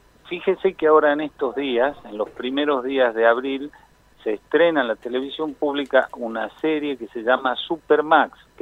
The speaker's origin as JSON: {"language": "Spanish", "region": "Jujuy", "country": "Argentina", "said": "soy jujeño y yo, como mi tonada lo delata, nunca la he perdido a pesar de haber vivido muchísimos años en el exterior y estar ahí trabajando en Buenos Aires"}